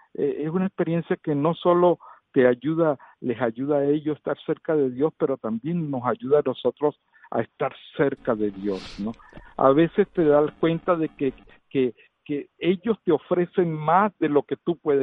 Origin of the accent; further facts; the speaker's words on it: Venezuela; moved away; En realidad soy también yo un refugiado, parte de esos 6 millones probablemente que han salido de Venezuela en busca de un futuro